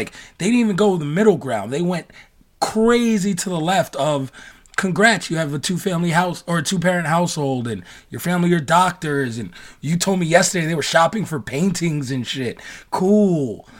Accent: New York, United States; But I grew up in New York, and friends are the same way.

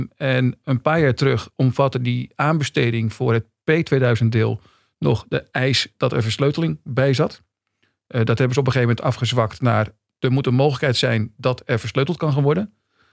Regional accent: Hilversum, North Holland, Netherlands; Ik ben opgegroeid in Hilversum. Dat is Gooi en Vechtstreek, mocht het iemand interesseren. Dat is de kleinste veiligheidsregio die Nederland kent.

